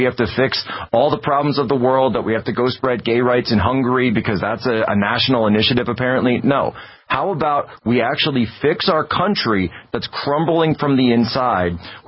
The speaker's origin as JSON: {"language": "English", "region": "Pennsylvania", "country": "United States", "tie": "born or raised there", "said": "I'm not from Ukraine. I'm not Ukrainian. I'm an American. And I see this happening in my home state of Pennsylvania, which East Palestine is on the border of."}